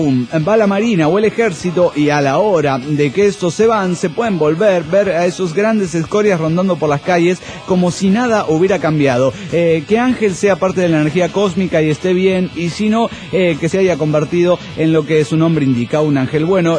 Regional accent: Mexico; ¿y México es seguro? Yo siempre contestaba, la verdad no, pero mi pueblo aún parece estar bien.

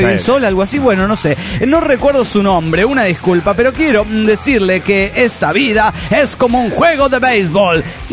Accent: Guaymas, Sonora, Mexico; no soy de Mendoza, pero bueno, de Sonora, México

